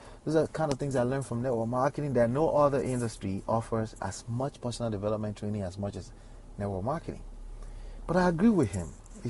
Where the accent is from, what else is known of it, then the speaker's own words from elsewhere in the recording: United States; born there; As a kid who was raised by Nigerian parents, identifies as a Nigerian, born in America, seen multiple different cultures and, you know, traveled a little bit.